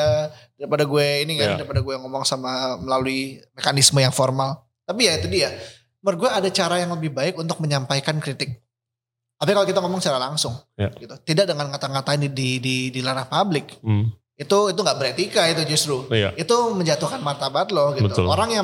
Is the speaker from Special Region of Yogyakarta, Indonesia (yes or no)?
no; Magelang, Central Java, Indonesia; Karena gue orang Magelang dan gue seneng banget makanan manis Jogja gitu.